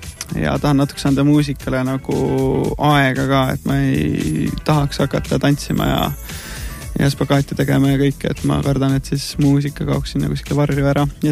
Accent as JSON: {"language": "Estonian", "town": "Pärnu", "region": "Pärnu County", "country": "Estonia", "tie": "born or raised there", "lives_now": "Tallinn, Estonia", "said": "mina olen originaalselt Pärnakas, elan Tallinnas"}